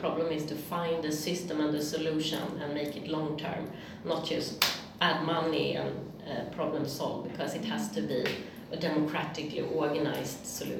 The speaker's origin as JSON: {"language": "English", "country": "Sweden", "tie": "born or raised there", "second_language": "English", "said": "But really, I grew up in Sweden, so we have a lot of space."}